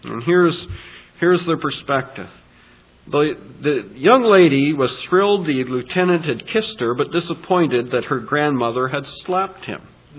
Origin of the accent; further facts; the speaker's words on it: Canada; we're Canadian, or most of us perhaps are Canadian, and we value what we have